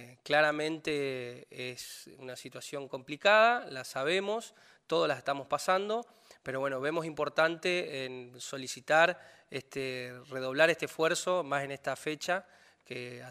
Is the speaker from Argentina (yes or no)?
yes; Paraná, Entre Ríos, Argentina; yo soy de Paraná y en Paraná